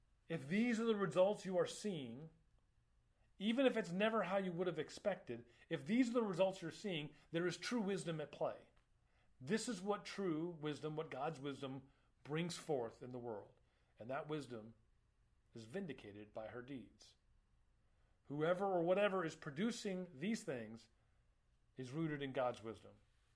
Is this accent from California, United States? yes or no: no; Florida, United States; Population of 21 million people in my home state of Florida.